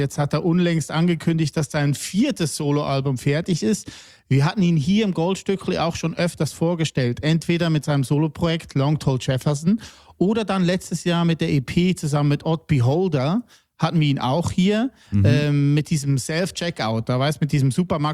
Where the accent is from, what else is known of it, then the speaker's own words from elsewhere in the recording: Hitzkirch, Lucerne, Switzerland; Ja, also eigentlich bin ich aus Hitzkirch, aber mein Vater, rest in peace, der kam aus Willisau.